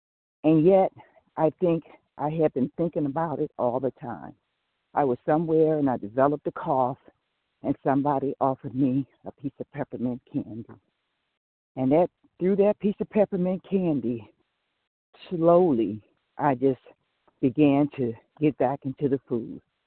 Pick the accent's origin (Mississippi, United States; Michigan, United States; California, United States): Michigan, United States; I am from Michigan.